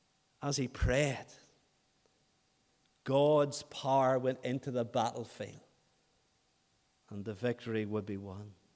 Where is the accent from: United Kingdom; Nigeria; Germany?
United Kingdom; Ahoghill, Northern Ireland; We're from Ahochel, we're from County Antrim.